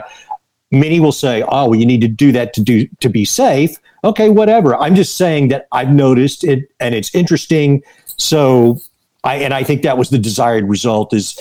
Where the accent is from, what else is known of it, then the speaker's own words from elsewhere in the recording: Texas, United States; Well, here's the – okay, so because I'm from Texas, for those who may have never heard me on Mario's show